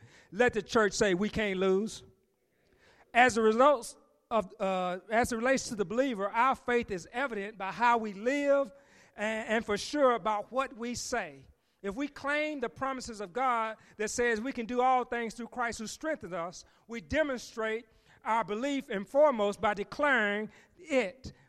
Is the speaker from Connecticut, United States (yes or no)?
no; Huntsville, Alabama, United States; I remember growing up in Huntsville, Alabama there, my mom used to turn on the radio, the gospel hours.